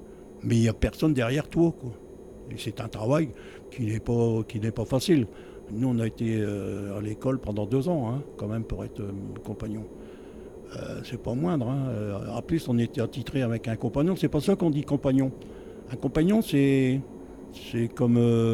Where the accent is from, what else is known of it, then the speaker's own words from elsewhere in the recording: Lens, Hauts-de-France, France; Comme je suis natif ici de Lens